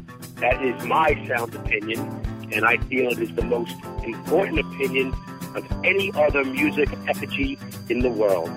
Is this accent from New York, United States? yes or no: yes; Massapequa Park, New York, United States; I'm from Massive People Park, Long Island, New York.